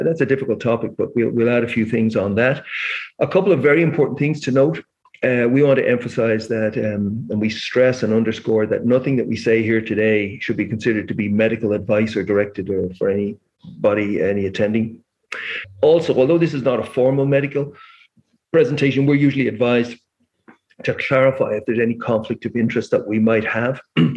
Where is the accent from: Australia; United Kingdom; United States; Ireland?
Ireland; moved away as an adult; now in Canada; basically I was born and raised in Ireland and medical school there. And you know, one of my geographical cures was to Canada in 1986, and I'm still here.